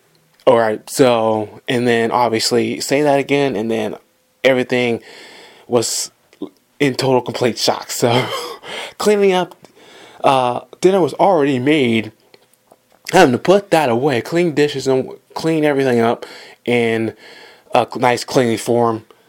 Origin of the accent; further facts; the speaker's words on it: Atlanta, Georgia, United States; that's going to be in Atlanta, Georgia, my home state.